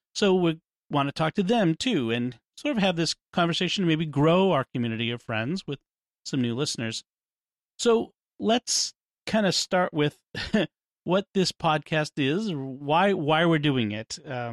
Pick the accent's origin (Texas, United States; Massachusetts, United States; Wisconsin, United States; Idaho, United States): Massachusetts, United States; Canton; also born or lived in Boston; So I am from the Boston area. I was born in Boston, grew up in the suburb Canton with my parents … Virginia.